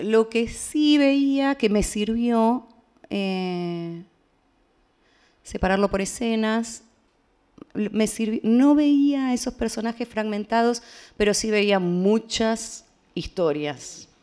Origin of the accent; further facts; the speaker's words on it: Buenos Aires, Argentina; Entonces, si bien soy de Buenos Aires, conozco ya con los años lo que es la vida de pueblo.